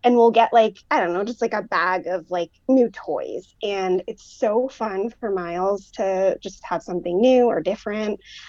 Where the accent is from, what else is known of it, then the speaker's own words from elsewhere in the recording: East Coast, United States; now in Denver, United States; I have lived in Denver for just about 3.5 years now, but I'm from the East Coast. I've got family kind of all up and down the East Coast.